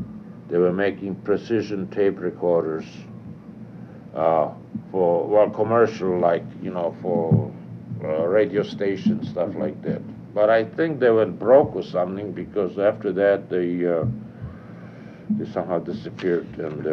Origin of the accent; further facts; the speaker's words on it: Germany; English is a second language; moved away; When I came to England from Germany, my uncle's wife, who was British, she just sent me to the boarding school, and without my knowing any English.